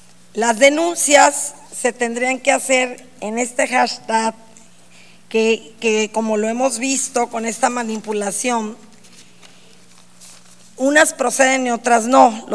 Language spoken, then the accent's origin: Spanish; Nayarit, Mexico; como mexicana, como mujer mexicana, nayarita, diputada